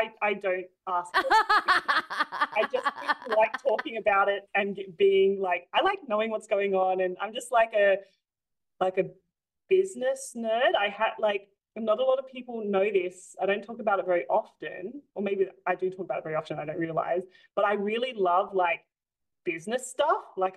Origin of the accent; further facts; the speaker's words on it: Sydney, New South Wales, Australia; I want to bring this to my hometown, so Western Sydney.